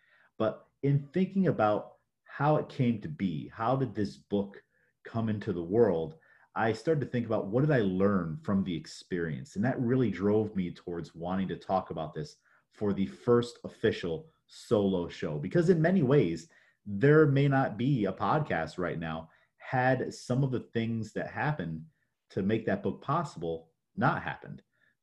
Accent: Afton, New York, United States; now in Binghamton, United States; because originally I'm from Afton, New York, which is very much a small country town.

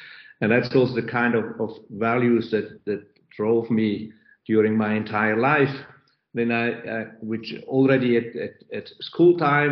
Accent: Zurich, Switzerland; I grew up in Zurich in a pretty open environment

